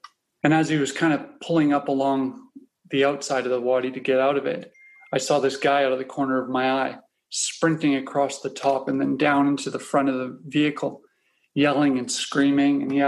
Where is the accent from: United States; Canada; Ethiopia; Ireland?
Canada; moved away as an adult; I grew up in Canada, lived all over Canada.